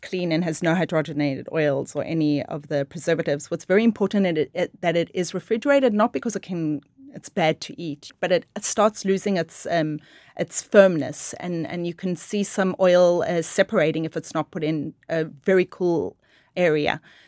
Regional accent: Israel; So first of all, I grew up in Israel, and for me, halva was something I ate on a weekly basis.

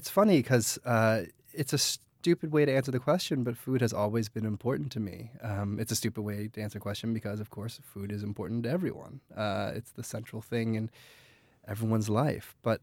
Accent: New Jersey, United States; My parents worked in New York City. I grew up in New Jersey. They came home pretty late, often like 9:30 at night.

